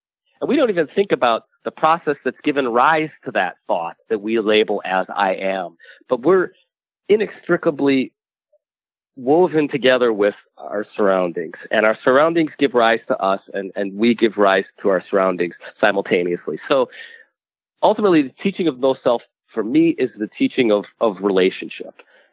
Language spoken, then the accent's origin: English; United States; I'm a Zen monk, but I'm an American too, which means I'm grew up within the context of the American dream.